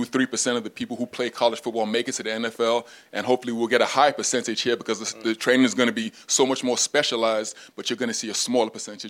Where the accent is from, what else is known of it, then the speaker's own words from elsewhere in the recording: London, United Kingdom; born there; also born or lived in Nigeria; I was born here in London. I went to Nigeria.